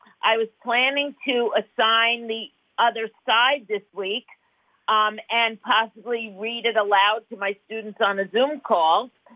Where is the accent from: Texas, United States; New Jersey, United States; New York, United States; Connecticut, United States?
New York, United States; Brooklyn; growing up in the East New York section of Brooklyn in the 50s and 60s, it was very natural for me to be friends with children of all shapes, sizes, and colors